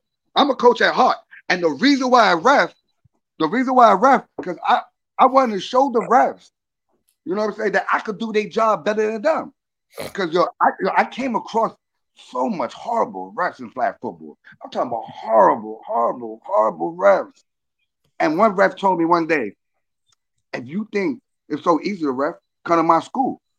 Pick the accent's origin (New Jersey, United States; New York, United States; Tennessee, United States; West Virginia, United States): New York, United States; New York City; In Dykeman. That's Dykeman. Upper Manhattan. That's New York City, Upper Manhattan, you know?